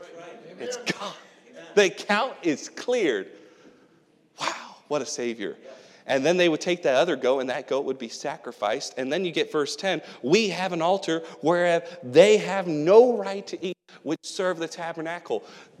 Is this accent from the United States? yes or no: no; England, United Kingdom; You certainly don't hear my English accent because it's not there. But anyway, I grew up over there. I was born over there. My parents are still over there as missionaries.